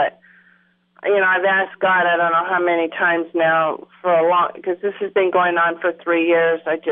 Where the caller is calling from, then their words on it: Los Gatos, California, United States; I'm calling from Los Gatos.